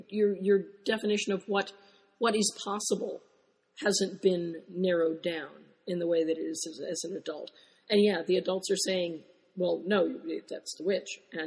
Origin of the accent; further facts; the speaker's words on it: United States; I mean, I grew up on Disney. Being an American kid from the 50s, and the witches were the strongest things in those movies.